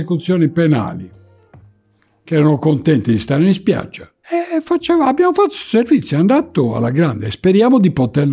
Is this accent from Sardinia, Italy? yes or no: yes; Cagliari, Sardinia, Italy; io sono di Sant'Elia, mi piace girare da quelle parti